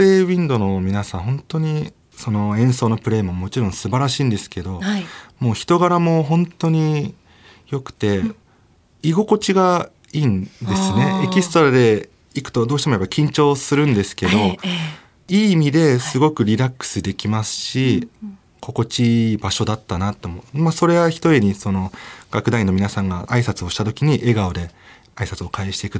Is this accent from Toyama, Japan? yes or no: yes; Toyama, Japan; 学生の時は、富山県出身なんで